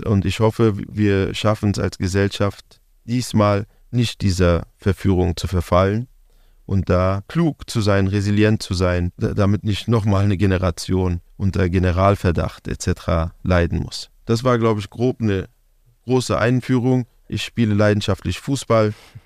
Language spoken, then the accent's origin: German; Berlin, Germany; Ich selber bin gebürtiger Berliner. Ich bin in Neukölln geboren und aufgewachsen, bin da zur Schule gegangen. Hab da Fußball gespielt, habe meine gesamte Jugend dort verbracht. Gefühlt bin ich nie aus Neukölln rausgekommen in meiner Jugend.